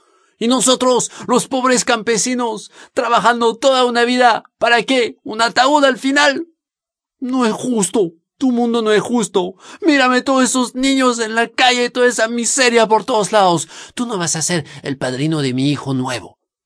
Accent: Brittany, France; Spanish is a second language; mi tierra querida de Bretaña, tierra de mar, de vientos, de duendes, de leyendas, de piedras duras, duras como las manos de la gente que vive allá, campesinos, marinos, expiratas.

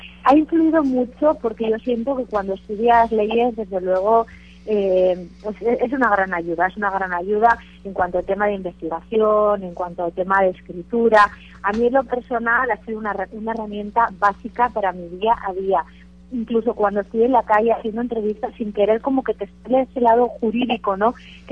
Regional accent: Pamplona, Navarre, Spain; una cobertura que hice de los Sanfermines, que son las fiestas de mi tierra, de mi ciudad.

